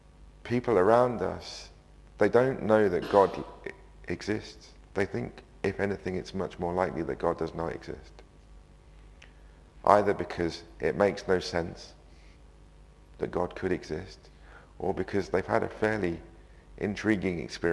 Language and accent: English; United Kingdom; because I'm British.